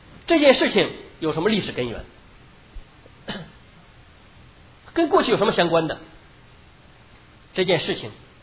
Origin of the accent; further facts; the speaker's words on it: China; 只有到周朝我们中国人才有详细的文字记载